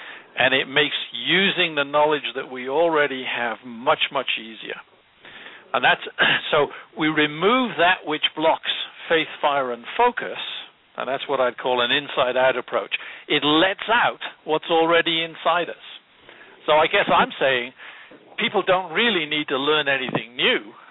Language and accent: English; Wales, United Kingdom; I'm a born somewhere between a skeptic and a cynic, being Welsh.